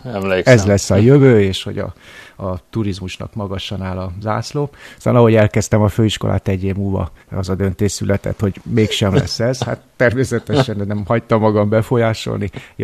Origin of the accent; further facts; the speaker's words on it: Hungary; Idén lesz egyébként 13. éve, hogy családommal Pécsben élek, ami magyarként nem egy, hogy mondjam, kognitív diszonancia